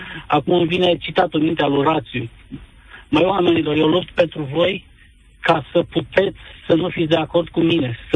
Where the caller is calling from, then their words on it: Norway; Să știi că nu te sunt din România, te sunt din Norvegia.